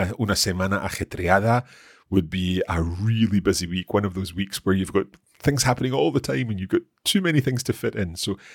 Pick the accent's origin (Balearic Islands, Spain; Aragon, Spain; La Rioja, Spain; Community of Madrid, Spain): Aragon, Spain; Okay, so given that we're both from Aragon